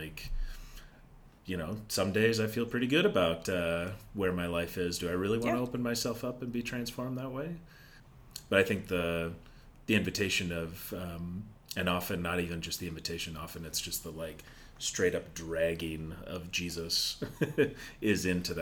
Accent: Rosemount, Minnesota, United States; Growing up in Rosemount, Minnesota, you know, Dakota County, you know, the very, very white community.

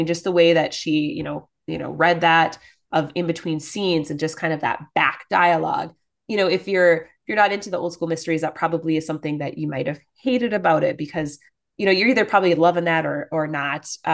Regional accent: Minnesota, United States; It's based in Minnesota. Shout out. I am a Minnesotan.

